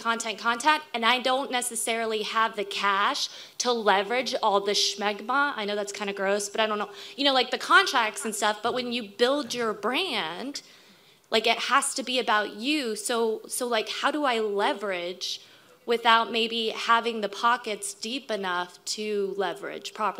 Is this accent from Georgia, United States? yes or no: yes; Atlanta, Georgia, United States; from Atlanta.